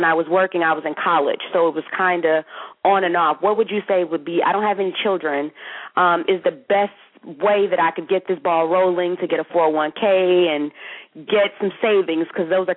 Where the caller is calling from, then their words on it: Atlanta, Georgia, United States; I'm calling from Atlanta, Georgia.